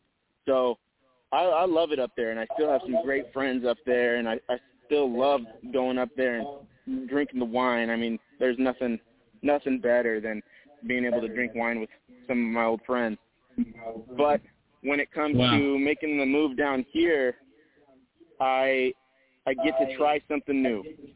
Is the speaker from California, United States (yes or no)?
yes; California, United States; So I was born in the Bay Area, and I was raised up there.